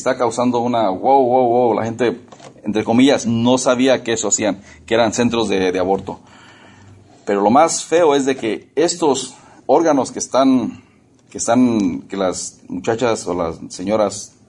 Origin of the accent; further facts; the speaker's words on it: Mexico; En México, ahí en mi pueblo se dicen, esa persona es mal encachada